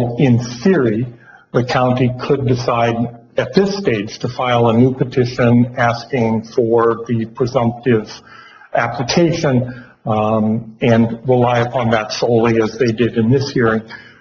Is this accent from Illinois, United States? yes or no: no; Mankato, Minnesota, United States; I'm an attorney from Mankato, Minnesota